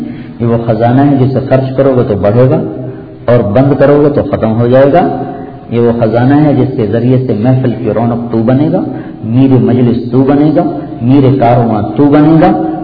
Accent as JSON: {"language": "Urdu", "town": "Multan", "region": "Punjab", "country": "Pakistan", "said": "میرا ضلع ملتان ہے"}